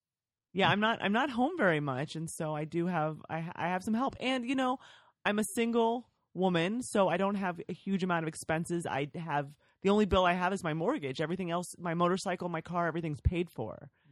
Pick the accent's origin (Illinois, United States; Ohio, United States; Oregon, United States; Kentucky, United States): Ohio, United States; It was amazingly diverse for me when I came from Ohio.